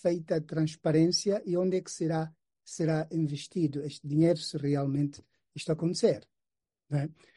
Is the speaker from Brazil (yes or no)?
no; Angola; nós como angolanos